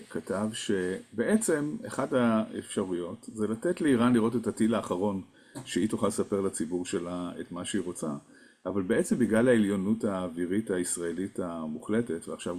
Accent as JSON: {"language": "Hebrew", "town": "Tel Aviv", "region": "Tel Aviv District", "country": "Israel", "tie": "born or raised there", "said": "אני גדלתי ברמת אביב, האזורים שנפגעו."}